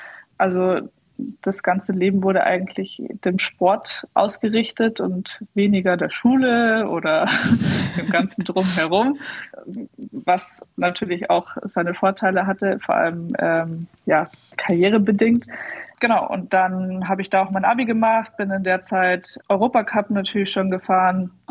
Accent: Starnberg, Bavaria, Germany; also born or lived in Stuttgart / North Rhine-Westphalia; Er hat dann nach München gewechselt und dann sind wir nach Starnberg eben damals gezogen

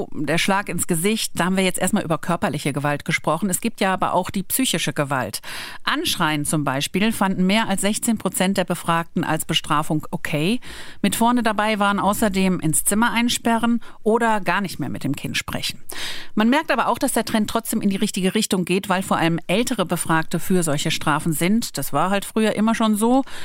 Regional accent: Hilden, North Rhine-Westphalia, Germany; Dieser Mann aus meiner Heimatstadt Hilden bei Düsseldorf

